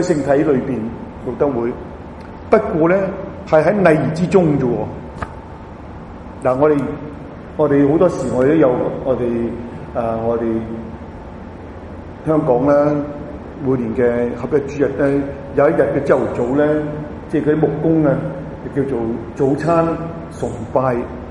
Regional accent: China; 我大聲叫一聲，我話從中國嚟嘅咁啊

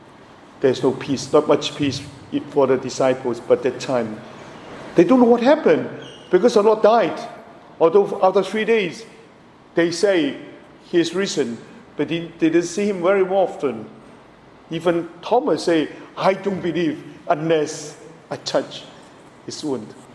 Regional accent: Hong Kong; English is a second language; now in Toronto, Canada; But since I was coming from Hong Kong, I'm reluctant to receive the picture.

